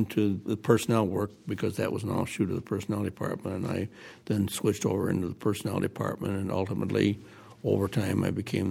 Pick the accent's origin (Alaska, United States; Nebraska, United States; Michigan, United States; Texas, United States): Michigan, United States; Ann Arbor; I am a longtime resident of Ann Arbor, often referred to as a townie. I was raised and schooled in Ann Arbor.